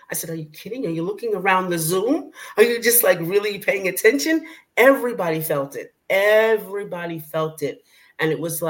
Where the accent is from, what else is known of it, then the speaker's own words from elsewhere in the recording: Alabama, United States; now in New York, United States; when I came from Alabama to New York, I was in an all white Jewish area, culture shock.